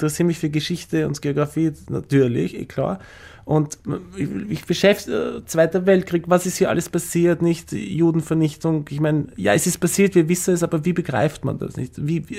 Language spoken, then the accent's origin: German; Vienna, Austria; Ich bin aus Wien